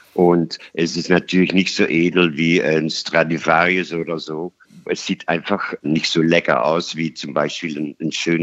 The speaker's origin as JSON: {"language": "German", "country": "Netherlands", "second_language": "German", "moved": "yes", "lives_now": "Germany", "said": "ich komme aus den Niederlanden und wenn man dann als fremder Musiker in Deutschland kommt, hat man erstmal keine Arbeit."}